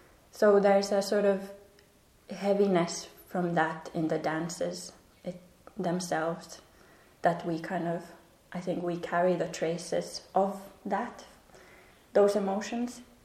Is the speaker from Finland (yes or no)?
yes; Finland; English is a second language; now in Copenhagen, Denmark; So I'm originally from Finland, and I started my dancing there, yet it kind of became much more sort of official and concrete when I moved to Copenhagen.